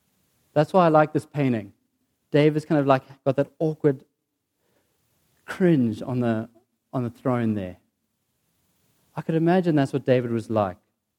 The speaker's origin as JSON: {"language": "English", "town": "Cape Town", "region": "Western Cape", "country": "South Africa", "tie": "born or raised there", "said": "And I grew up in Cape Town. I started bodyboarding 17 years ago when I was in grade 5."}